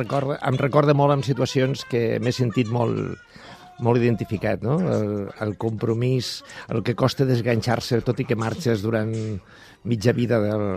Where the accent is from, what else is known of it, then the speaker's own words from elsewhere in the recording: La Fuliola, Catalonia, Spain; Jo sóc de la Fuliola.